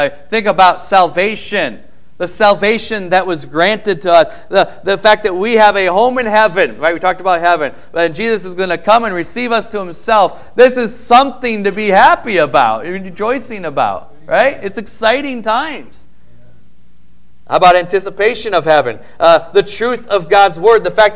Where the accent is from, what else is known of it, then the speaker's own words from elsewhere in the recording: Midwest, United States; but I was from the Midwest, so this is kind of normal, not normal for me.